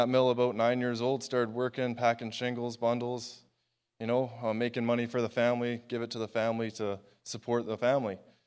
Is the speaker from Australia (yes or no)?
no; Sumas Mountain, British Columbia, Canada; I am 27 years old. I was born and raised in Sumas Mountain, British Columbia, a little native reserve down there on the mountain.